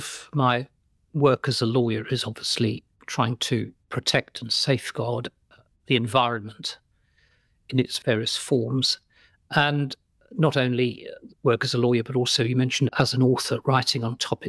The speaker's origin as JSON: {"language": "English", "region": "West Midlands", "country": "United Kingdom", "tie": "born or raised there", "said": "And I grew up in the Black Country in the Midlands in the 1970s, when there were still lots of those old pubs around"}